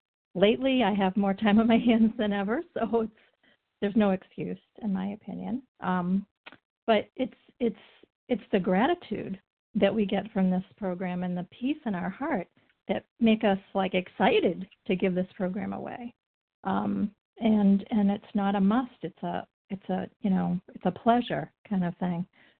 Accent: Massachusetts, United States; from the Berkshires of Massachusetts

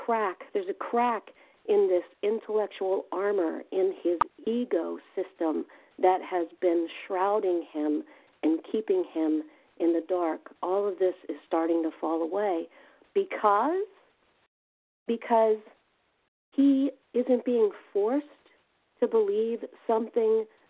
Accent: Virginia, United States; from Virginia, compulsive overeater recovered.

